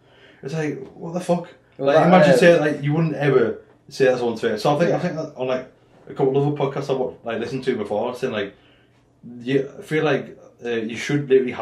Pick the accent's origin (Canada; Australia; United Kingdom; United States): United Kingdom; England; we're English